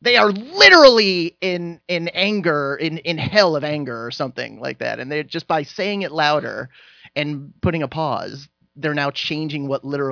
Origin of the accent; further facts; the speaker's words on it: New York City, New York, United States; I don't, and I'm from New York City.